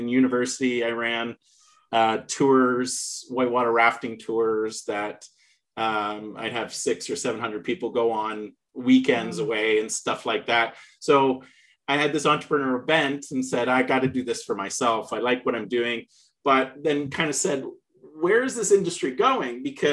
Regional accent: Canada; I'm a Canadian. So in the Toronto market, Ontario, Canada

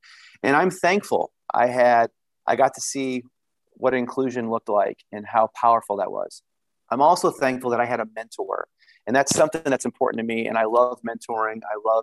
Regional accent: Midwest, United States; I've moved several times. I'm from the Midwest. And from my time at CVS, I went from Indianapolis to Charlotte.

